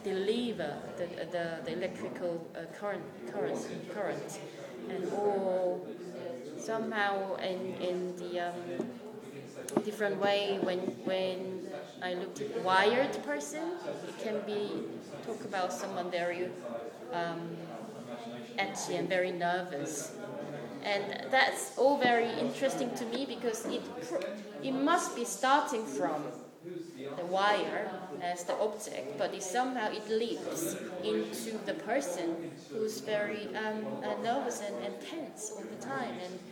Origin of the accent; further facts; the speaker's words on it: South Korea; first language Korean; English is a second language; For me, if I start from myself, then because my native language is Korean, not English